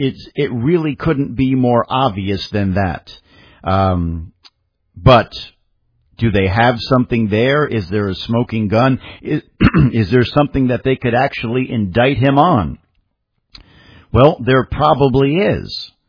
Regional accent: Pompton Lakes, New Jersey, United States; I loved my hometown of Pompton Lakes up in New Jersey.

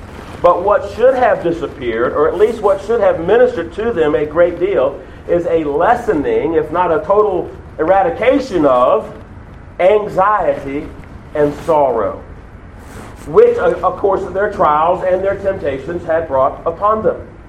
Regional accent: United States; because I'm an American and I like my nice things.

